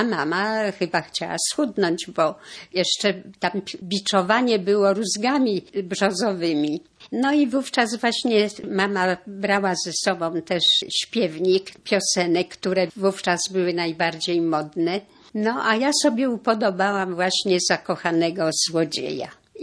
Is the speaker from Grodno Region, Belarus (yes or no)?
no; Brest, Brest Region, Belarus; Urodziłam się w Brześciu nad Bugiem, wojewódzkie miasto Polesia. Mam sentyment do tego miasta, jak również do tej krainy poleskiej. Często lubię wspominać te czasy, gdzie jako dziecko mieszkaliśmy w Brześciu.